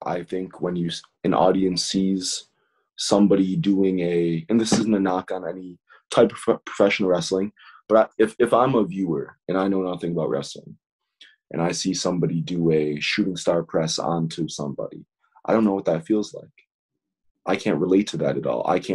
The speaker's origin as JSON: {"language": "English", "town": "Buffalo", "region": "New York", "country": "United States", "tie": "born or raised there", "said": "And like, I think just growing up in Buffalo has a lot to do with it. Buffalo is it's a cold, tough city."}